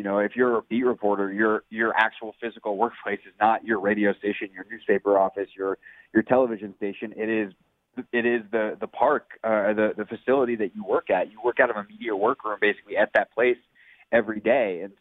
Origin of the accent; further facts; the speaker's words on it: the Carolinas, United States; I mean, one, I'm from the Carolinas, so, like, I followed him from afar for years before he obviously got to Washington in January.